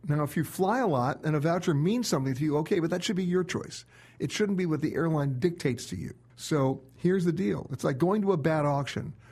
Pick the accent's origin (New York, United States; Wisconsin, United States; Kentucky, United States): New York, United States; because I'm an East Coaster. I'm a New Yorker.